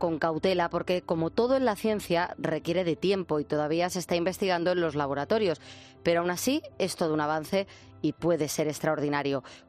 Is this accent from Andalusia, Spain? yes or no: yes; Pilas, Andalusia, Spain; now in Almonte, Spain; que vive en Almonte, Huelva, por trabajo, pero soy pileña, de Pilas, en Sevilla.